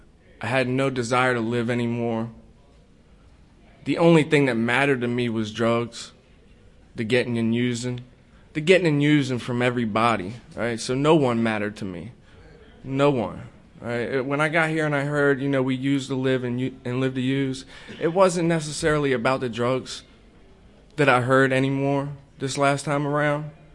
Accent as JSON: {"language": "English", "town": "Laurel", "region": "Maryland", "country": "United States", "said": "I'm from Laurel, Maryland. It's not nearly as cool as the Bronx, but yeah."}